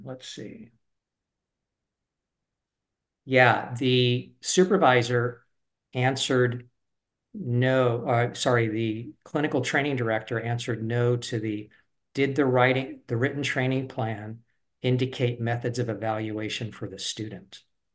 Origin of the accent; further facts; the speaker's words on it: New York, United States; I'm a New Yorker, so I tend to botch names pretty easy.